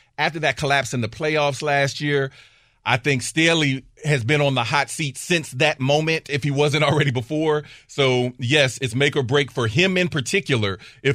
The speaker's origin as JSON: {"language": "English", "region": "Ohio", "country": "United States", "lives_now": "Michigan, United States", "said": "I am from Ohio. I'm a Bengals fan. But I spent most of my adult life living in Michigan, just outside of, you know, in the Lions market."}